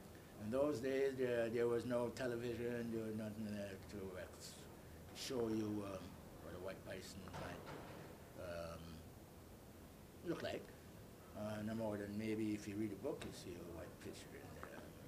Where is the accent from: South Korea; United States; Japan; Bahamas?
Bahamas; also born or lived in Nassau; I was born in Nassau, Bahamas.